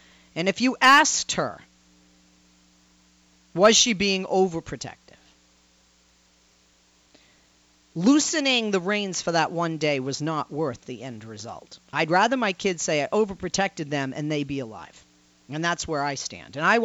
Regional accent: Massachusetts, United States; When I was a kid, we lived... I grew up outside of Boston, right? 6 feet from my front yard was a river, and down the street was a beach.

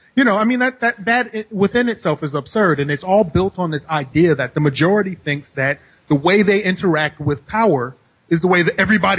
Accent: New York City, New York, United States; Now, I grew up middle class in Midtown Manhattan

